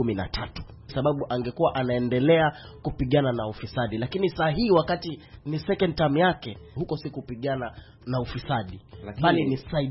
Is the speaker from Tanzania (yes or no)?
no; Kenya